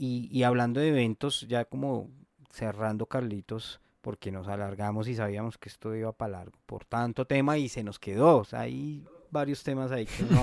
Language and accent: Spanish; Colombia; se supone que somos colombianos